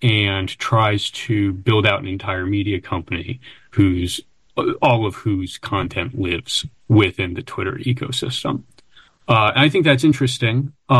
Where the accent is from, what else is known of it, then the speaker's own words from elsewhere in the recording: Maryland, United States; So I'm from Maryland